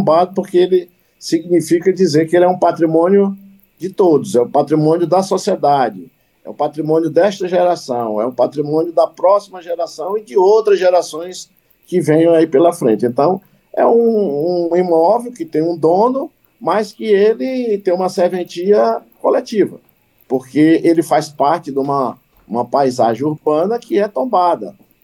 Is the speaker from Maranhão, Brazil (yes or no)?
yes; São Luís, Maranhão, Brazil; born there; Quando eu nasci em São Luís, nós tínhamos chuvas regulares